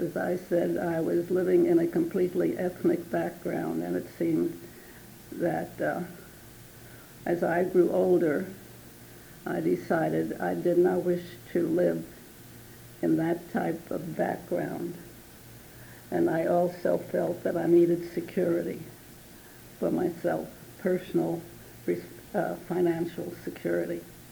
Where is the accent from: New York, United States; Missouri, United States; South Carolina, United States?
New York, United States; New York City; born there; Well, I was born in New York City, New York, of immigrant parents. My father came from Poland, and my mother from Ukraine.